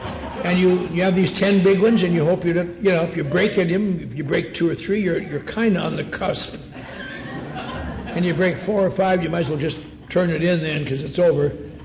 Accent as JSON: {"language": "English", "region": "Wisconsin", "country": "United States", "tie": "born or raised there", "said": "I was raised in the Norwegian Lutheran Church. Very nice church up in Wisconsin, kind of strict, but you don't know it's strict, that's all you know."}